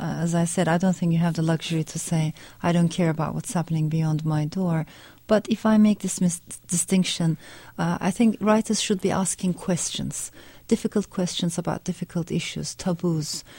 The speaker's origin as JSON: {"language": "English", "region": "Ankara", "country": "Turkey", "tie": "born or raised there", "also_born_or_lived": "France", "second_language": "English", "said": "I was born in France. Shortly afterwards, my parents got divorced. With my mother, we came back to Turkey, Ankara."}